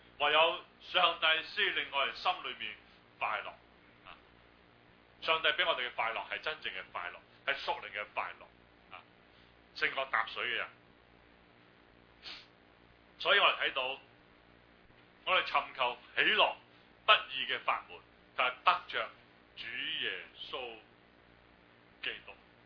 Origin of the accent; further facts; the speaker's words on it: Guangdong, China; 我哋中国人有句，我哋广东人有句俗